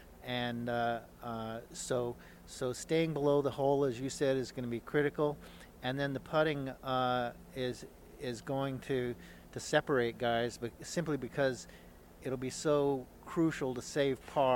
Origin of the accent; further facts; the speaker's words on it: Albuquerque, New Mexico, United States; when I was growing up in Albuquerque, New Mexico, I was a member of the 1968 state championship high school golf team.